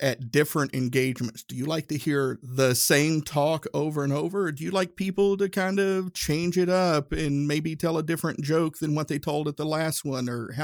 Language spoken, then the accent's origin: English; Tennessee, United States; I'm from Northeast Tennessee. I've never met a stranger in my life.